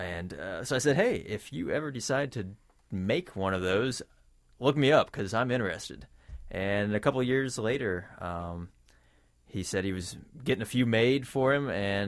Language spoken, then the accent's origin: English; Iowa, United States; now in Virginia, United States; I grew up in Iowa.